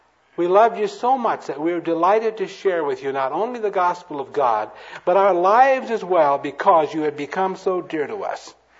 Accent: Modesto, California, United States; also born or lived in Iowa; I like to tell about a surgeon friend of mine in my hometown, Modesto, California, where we moved to from that little town in Iowa.

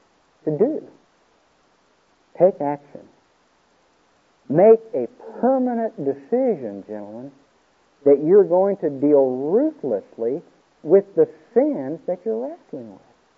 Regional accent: Atlanta, Georgia, United States; And I said, I'm from Atlanta, Georgia.

